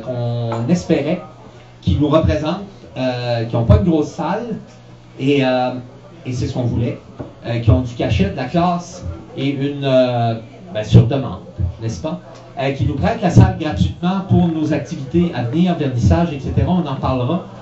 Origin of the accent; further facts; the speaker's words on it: Quebec, Canada; Mais c'est normal, on est des Québécois. À tout le moins, j'en suis bien.